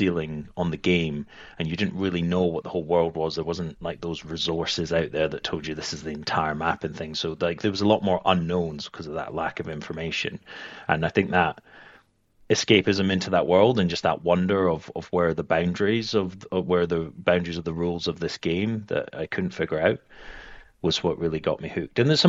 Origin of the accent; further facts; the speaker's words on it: Edinburgh, Scotland, United Kingdom; also born or lived in Aberdeen; I was actually born in Aberdeen, but moved to Edinburgh very early, like 2 years old. So Edinburgh is my hometown. That's where I grew up. It's where I went to school, and I didn't move away from Edinburgh until I went to university in Sheffield.